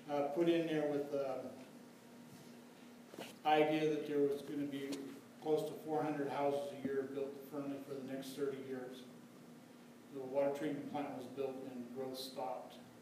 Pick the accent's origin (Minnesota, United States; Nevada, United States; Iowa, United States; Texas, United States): Nevada, United States; Fernley; Fernley is my hometown, and Fernley has been the hometown for my family since 1914. My family was one of the first homesteaders in the area here, and I can remember growing up here